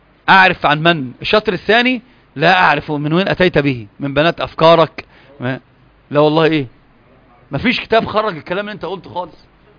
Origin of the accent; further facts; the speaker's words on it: Egypt; عندنا في مصر بيقولوا زيادة الخير إيه؟ خير.